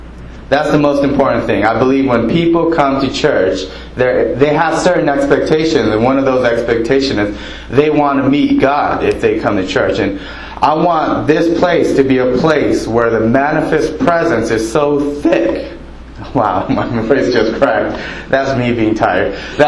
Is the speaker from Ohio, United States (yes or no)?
no; Los Angeles, California, United States; I'm from Los Angeles.